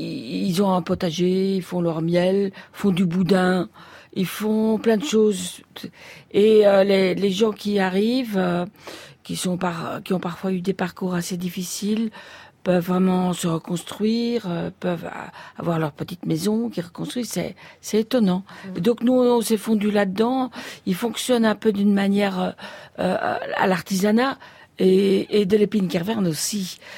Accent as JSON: {"language": "French", "country": "Belgium", "said": "comme on dit chez nous en Belgique."}